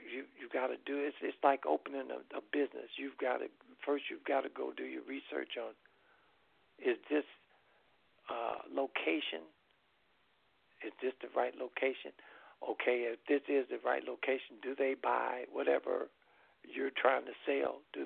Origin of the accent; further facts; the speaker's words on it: Los Angeles, California, United States; I grew up in Los Angeles, and when I moved back to Los Angeles, I was in Compton and Watts.